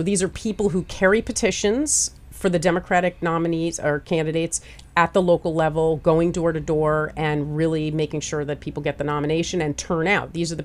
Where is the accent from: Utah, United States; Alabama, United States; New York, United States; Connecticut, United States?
New York, United States; Saugerties; So I grew up in the Saugerties area and spent a lot of time outside. I kind of had a very idyllic childhood.